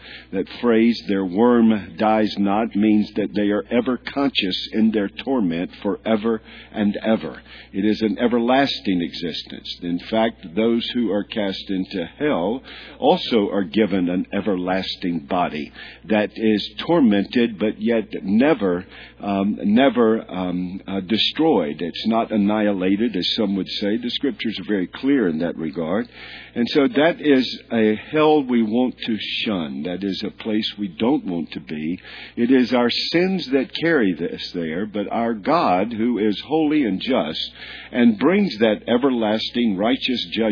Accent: North Carolina, United States; but I'm from North Carolina.

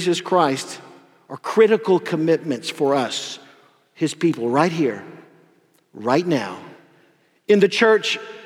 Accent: Pickens, South Carolina, United States; Now, these are just some of the things I remember from my hometown, Pickens, South Carolina.

